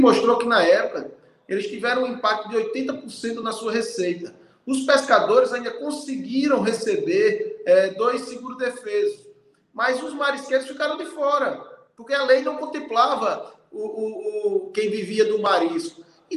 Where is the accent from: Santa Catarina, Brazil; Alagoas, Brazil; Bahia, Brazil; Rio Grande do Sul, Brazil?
Alagoas, Brazil; você que é pernambucano e eu que sou alagoano